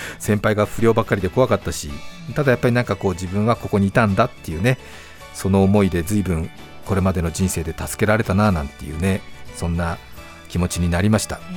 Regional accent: Hokkaido, Japan; またふるさとの情景、特になんか春先の雪解け時期になると、私大人になってからもなんか、まあ、十勝地方というところだったんですけども、なんかこう十勝地方の春らしい景色を歌った歌なんで

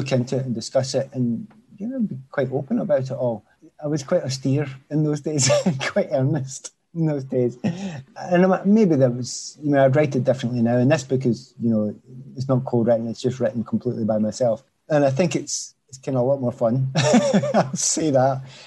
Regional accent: Scotland, United Kingdom; And on top of all that, you know, Scotland, I am Scottish.

